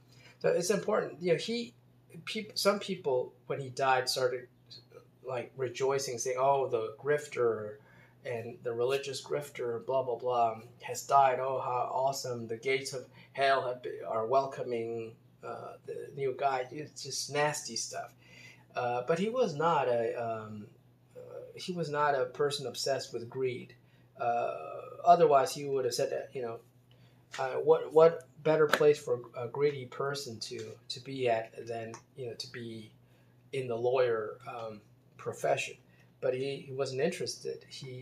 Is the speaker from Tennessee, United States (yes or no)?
no; Baltimore, Maryland, United States; He lived in the Baltimore area when he was a kid, and I grew up in the Baltimore area.